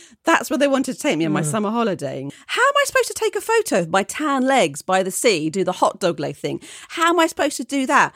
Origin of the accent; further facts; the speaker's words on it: Bentley, United Kingdom; I grew up in Bentley and used to deliver papers for Lacey's News Agents, who were based down Kent Hill Road.